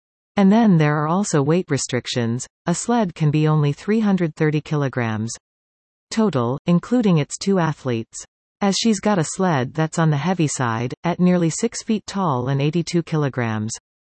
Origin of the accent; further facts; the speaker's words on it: Queensland, Australia; I love to just represent the coast, like that's my pride as being able to say I was from the Sunshine Coast and have people support me.